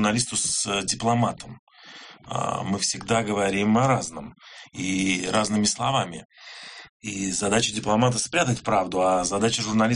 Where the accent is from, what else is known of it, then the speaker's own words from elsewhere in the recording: Abkhazia, Georgia; Ну, вообще, я часто очень бываю в Абхазии, я детство провел там в Абхазии.